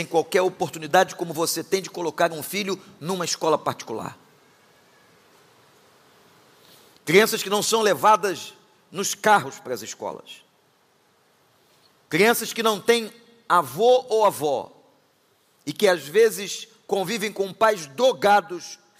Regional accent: Rio de Janeiro, Brazil; eu orava pelo bairro onde eu fui criado, como eu disse aqui na Praça Seca

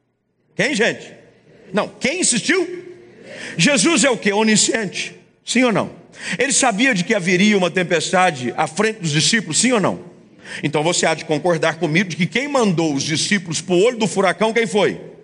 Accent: Southeast, Brazil; e eu estou dizendo aqui da região aonde eu moro e de onde eu sou proveniente, que é a região sudeste

